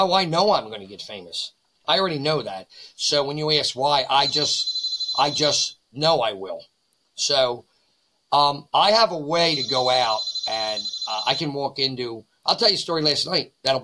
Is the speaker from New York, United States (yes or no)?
no; Margate, New Jersey, United States; now in Voorhees, United States; Originally down by Atlantic City, a place called Margate. Now I'm in Voorhees.